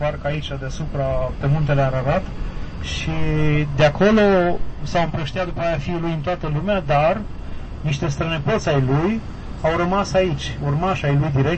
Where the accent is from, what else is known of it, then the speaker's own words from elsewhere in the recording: Georgia; Sunt din Georgia și e socotită țara viței de vie.